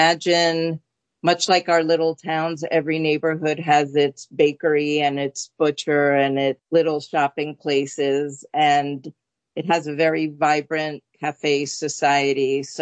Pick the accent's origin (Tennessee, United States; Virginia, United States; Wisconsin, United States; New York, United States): New York, United States; New York City; first language es; English is a second language; I grew up in Forest Hills, Queens, not in an area that I would say was predominantly Hispanic.